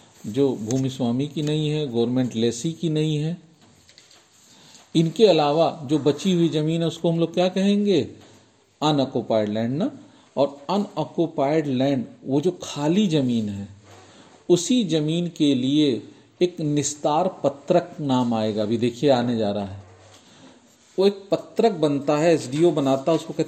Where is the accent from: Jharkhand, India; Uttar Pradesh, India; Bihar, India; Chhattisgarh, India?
Uttar Pradesh, India; Gorakhpur; उसको घामड़ कहते हैं ना हमारे साइड में ना, हम मूलतः गोरखपुर के हैं